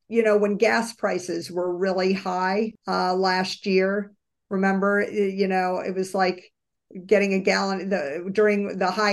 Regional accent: New Orleans, Louisiana, United States; So I grew up in New Orleans, and years ago the Super Bowl was in the Superdome in New Orleans.

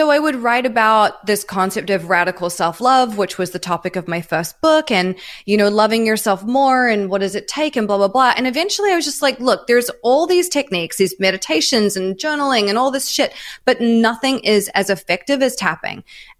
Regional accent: New Zealand; moved away; also born or lived in Melbourne; I'm from New Zealand originally, oh, okay. And I moved to Australia. I lived in Melbourne for about a year and a half, I think.

